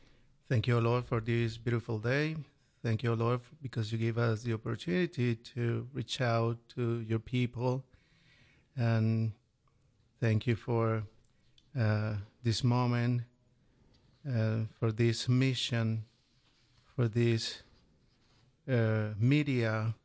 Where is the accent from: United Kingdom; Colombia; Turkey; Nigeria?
Colombia; now in United States; serve at the Archdiocese of Atlanta. I'm originally from Colombia, and my home parish now is St. Jude the Apostle in Sandy Springs.